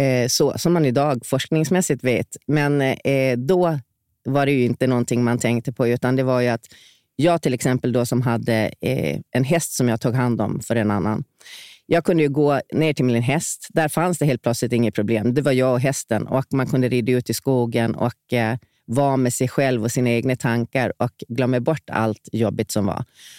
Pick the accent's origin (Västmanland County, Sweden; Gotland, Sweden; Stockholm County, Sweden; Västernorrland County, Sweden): Gotland, Sweden; Visby; Jag växte upp först i Visby och sen så när jag var 9 så flyttade vi ut till landet. Det var egentligen bara en mil ifrån Visby